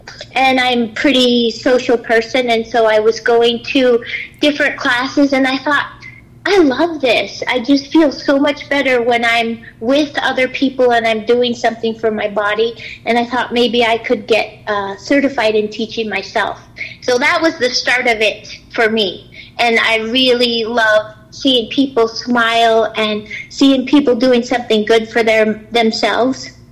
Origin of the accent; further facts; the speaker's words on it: Great Falls, Montana, United States; born there; I was born in Great Falls at Malmstrom Air Force Base.